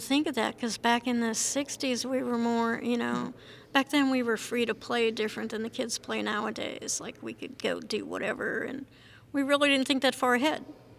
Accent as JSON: {"language": "English", "town": "Youngstown", "region": "Ohio", "country": "United States", "tie": "born or raised there", "said": "I was born in Youngstown, Ohio, in Mahoning County."}